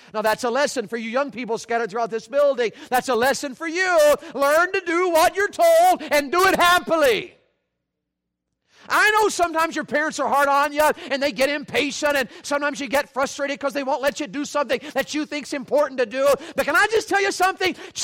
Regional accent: the South, United States; I was raised in the South and you guys are Yankees

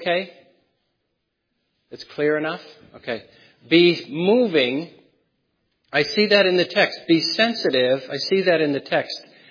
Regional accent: New Hampshire, United States; accent: New Hampshire; I want to get in my New Hampshire accent fun with this one all the time

